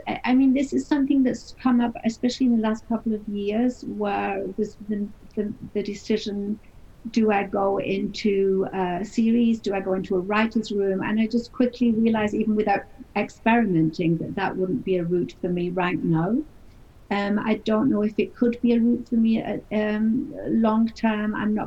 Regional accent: United Kingdom; moved away as an adult; also born or lived in United States; now in Hamburg, Germany; I'm a British person who studied in the US, but has been living in Germany for over 20 years in Hamburg.

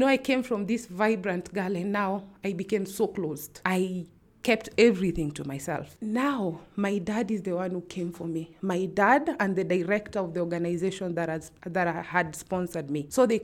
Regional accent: Kibera, Nairobi, Kenya; growing up in Kibera, I used to know everything that you need to know to protect yourself

